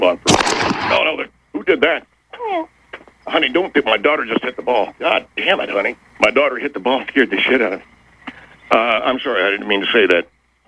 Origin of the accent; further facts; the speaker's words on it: Knoxville, Tennessee, United States; I started on local playgrounds where I grew up in Knoxville, Tennessee.